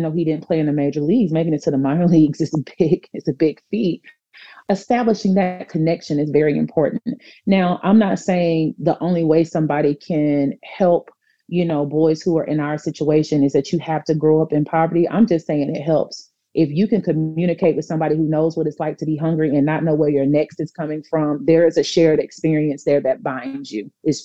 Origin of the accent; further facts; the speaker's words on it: Atlanta, Georgia, United States; oh, Coach CJ is from Bankhead, like I'm from Bankhead